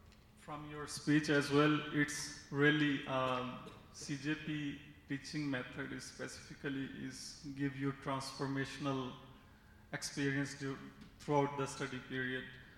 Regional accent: Pakistan; from Pakistan.

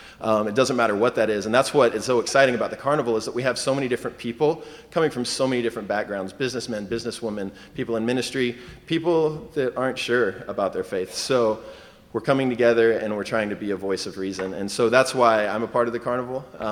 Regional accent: Georgia, United States; never had barely even left my home state of Georgia, and then just flew to Africa for a year.

